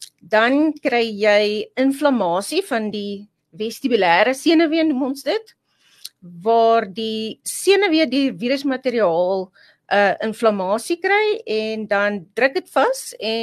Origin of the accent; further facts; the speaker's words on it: Secunda, Mpumalanga, South Africa; ek het in Sekunda groot geword